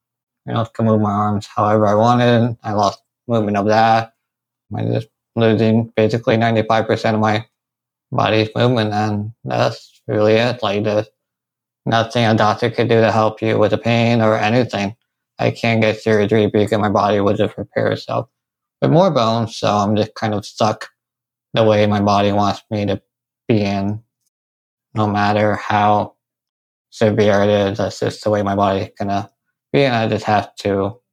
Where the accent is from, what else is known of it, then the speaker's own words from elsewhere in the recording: New York, United States; Yeah, I was born and raised and die here because that's where my parents are